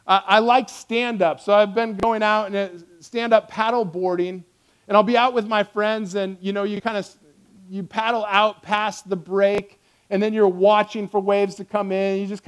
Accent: Nebraska, United States; And I'm just like, yeah, I'm from Nebraska.

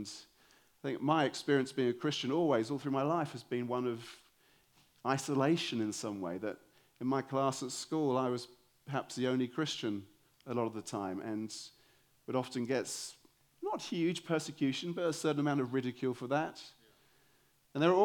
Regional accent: United Kingdom; As a Brit, particularly I feel this, I live in a very cynical culture. We Brits are world-class cynics.

